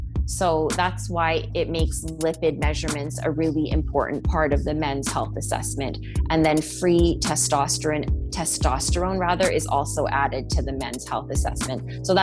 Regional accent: India; I'm Indian, you're Indian, so totally.

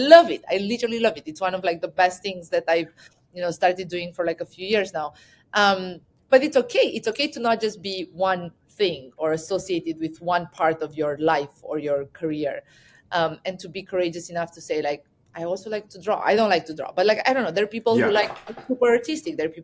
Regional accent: Romania; And I come from Romania, which is a former communist country

